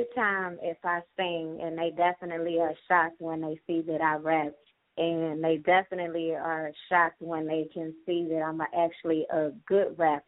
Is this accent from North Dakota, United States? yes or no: no; Chicago, Illinois, United States; You want to know if I'm with the shits because I'm from Chicago.